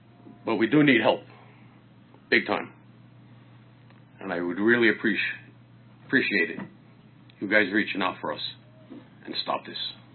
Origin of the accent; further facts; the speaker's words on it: Staten Island, New York, United States; I come from Staten Island, okay, and it's not a good thing.